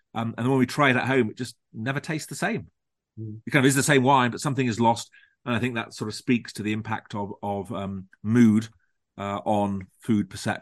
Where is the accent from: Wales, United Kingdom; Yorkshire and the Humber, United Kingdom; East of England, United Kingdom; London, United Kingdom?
Yorkshire and the Humber, United Kingdom; Leeds; It's just a shame that, I'm from Leeds, so I'm not far from the rhubarb triangle. Maybe it's my regional route speaking